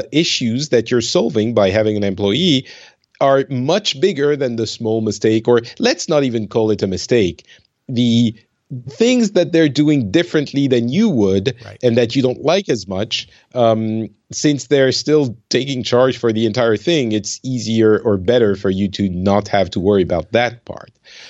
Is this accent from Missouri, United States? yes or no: yes; St. Louis, Missouri, United States; There you go. I'm definitely from the St. Louis area.